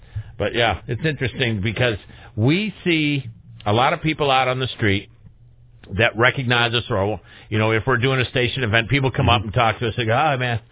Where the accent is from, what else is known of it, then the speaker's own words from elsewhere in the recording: Chicago, Illinois, United States; When I was, you know, growing up in Chicago, there was sports radio was starting on a full-time basis in Chicago. I was well into my teen years when it started.